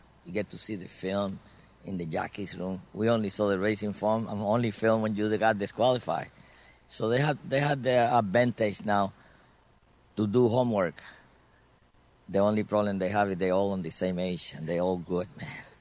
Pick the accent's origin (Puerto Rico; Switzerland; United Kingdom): Puerto Rico; English is a second language; now in United States; They used to ask me, where are you from, Puerto Rico?